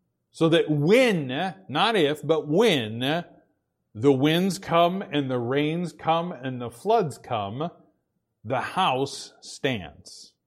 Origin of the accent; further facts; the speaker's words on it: Boise, Idaho, United States; I grew up in Boise, Idaho for a while, and I'm very familiar with what Mormons believe.